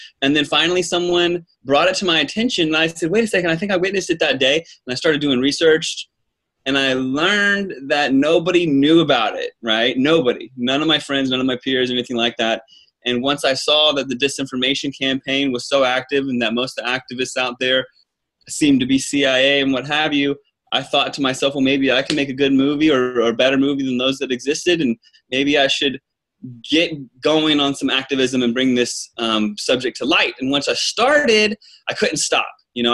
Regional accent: Virginia, United States; I grew up in Virginia, and I lived a normal life. I'm a normal guy from Virginia.

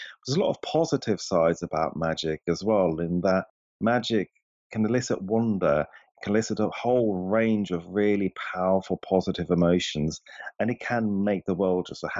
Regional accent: Switzerland; English is a second language; moved away as an adult; now in London, United Kingdom; I grew up in Switzerland. I, at the age of 19, I moved to London to start my career, really, as a professional magician.

